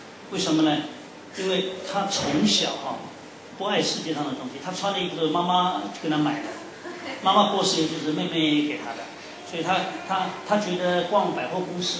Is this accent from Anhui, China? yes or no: no; Shanghai, China; 因为我从小是在上海长大